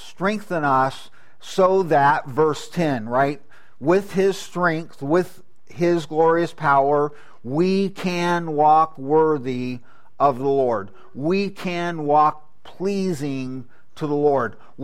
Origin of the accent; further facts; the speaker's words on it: California, United States; Where I grew up in California, down in the San Joaquin Valley, hawks, never saw eagles